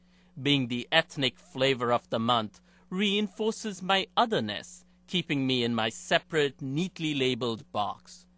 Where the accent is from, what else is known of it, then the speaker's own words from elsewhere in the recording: Kolkata, West Bengal, India; now in United States; Growing up in Calcutta, I was just Calcuttan. But with every boarding pass I got on my way to America, my identity ballooned. Calcuttan, Indian, South Asian, and finally Asian.